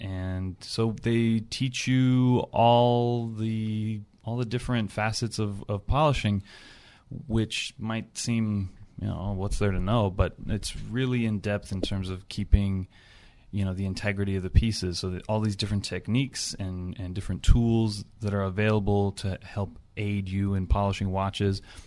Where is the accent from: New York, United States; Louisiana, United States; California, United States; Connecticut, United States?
California, United States; I'm from Southern California.